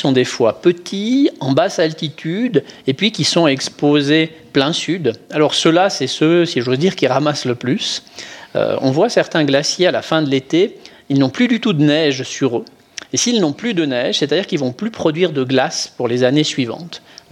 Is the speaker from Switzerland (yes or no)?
yes; Switzerland; soit pour agir chez nous en Suisse